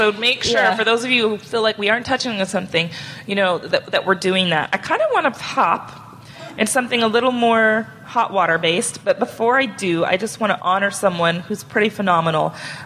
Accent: Alaska, United States; I'm from Alaska, by the way, so this is very important.

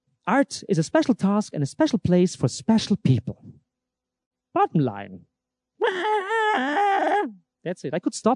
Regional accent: Austria; That's Valley Export from Austria, huh? My home country.

